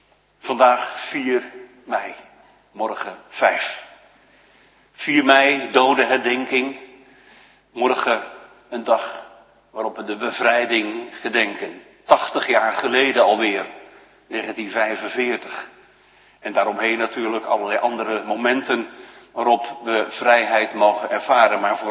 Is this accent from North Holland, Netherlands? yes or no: no; Rotterdam, South Holland, Netherlands; ik ben een Rotterdammer